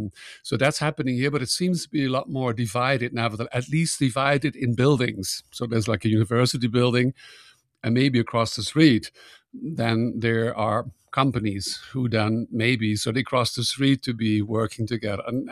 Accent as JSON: {"language": "English", "country": "Netherlands", "said": "For me, of course, it was great to be back in my home country."}